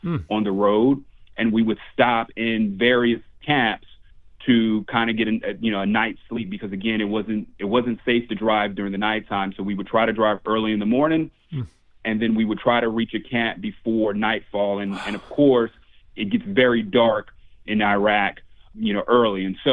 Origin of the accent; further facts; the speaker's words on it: San Antonio, Texas, United States; You know, growing up in San Antonio, we didn't have water. We were, you know, landlocked for the most part.